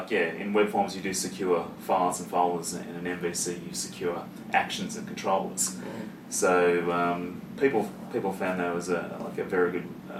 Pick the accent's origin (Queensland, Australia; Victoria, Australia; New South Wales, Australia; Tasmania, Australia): Victoria, Australia; Melbourne; I am from Melbourne, Australia.